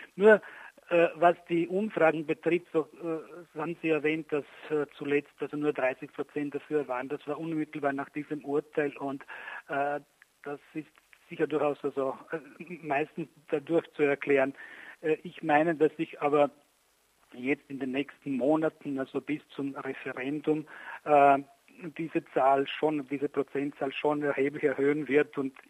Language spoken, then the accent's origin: German; Slavonia, Croatia; now in Vienna, Austria; ich komme aus dem östlichen Kroatien, aus Slavonien. Bin in Zagreb ins Gymnasium gegangen und habe in Wien dann Geschichte und Ethnologie und Theologie studiert